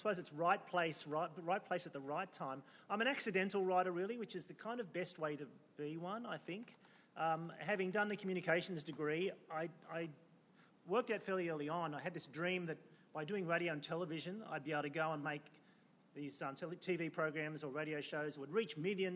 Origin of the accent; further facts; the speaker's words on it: Lismore, New South Wales, Australia; I was born on the North Coast, grew up on a farm near Lismore, and came down to Sydney in 1981 to study at university.